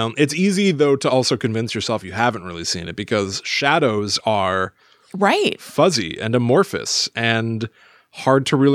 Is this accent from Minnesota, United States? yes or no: no; New Orleans, Louisiana, United States; There are quite a few ghost stories considering I grew up near New Orleans, and we had a paranormal investigation team until the pandemic started.